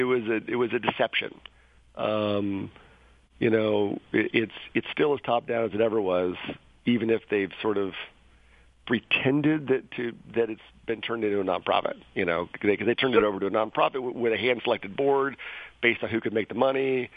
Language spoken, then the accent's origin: English; San Francisco, California, United States; You know, I'm from San Francisco. We're very big on political process and making sure people feel heard.